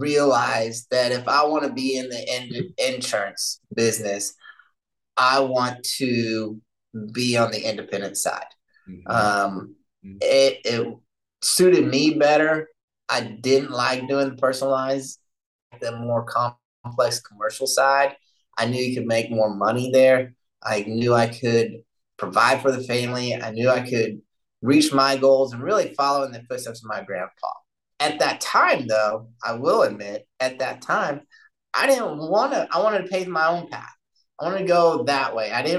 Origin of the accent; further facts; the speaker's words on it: Stillwater, United States; I went to a little independent agency in my hometown of Stillwater